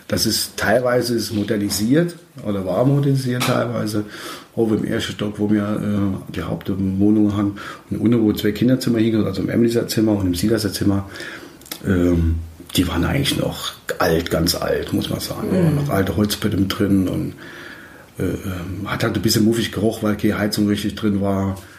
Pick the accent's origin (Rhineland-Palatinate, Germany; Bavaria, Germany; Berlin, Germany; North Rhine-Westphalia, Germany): Rhineland-Palatinate, Germany; Haschbach; Das war eigentlich in meinem Heimatort in Haschbach. Meine Mutter wohnte noch dort.